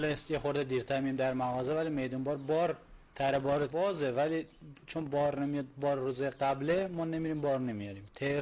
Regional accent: Esfarayen, North Khorasan, Iran; 25 ساله، اصلیتم خراسان شمالی، بجنود، روستای اسفراین.

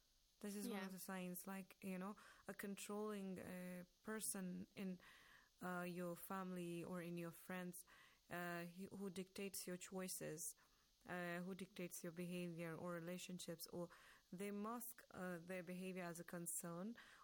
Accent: Jammu and Kashmir, India; now in Iran

